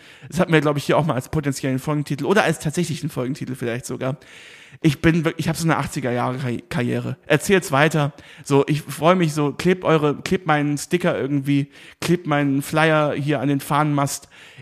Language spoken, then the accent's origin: German; Rhineland, Germany; ich habe das oft in meiner Heimat, sage ich jetzt mal, im Rheinland bemerkt